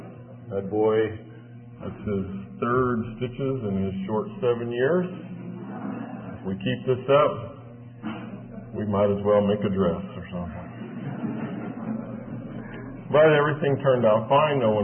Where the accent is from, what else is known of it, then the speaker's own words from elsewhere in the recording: Kansas City, United States; from Kansas City.